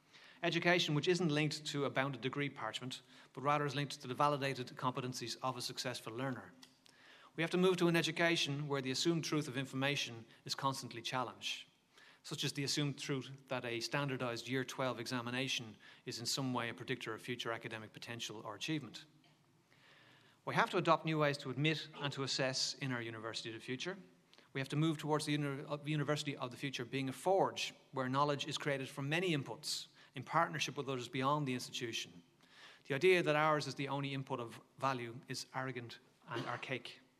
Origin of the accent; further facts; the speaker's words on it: Dublin, Leinster, Ireland; now in Australia; And while I've got my Aussie passport, I'm originally from Dublin, and not the one in Malala, the one in Ireland.